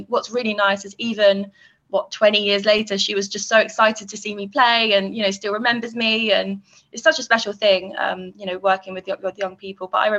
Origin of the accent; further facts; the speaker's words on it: Farnborough, South East England, United Kingdom; So I grew up in Farnborough.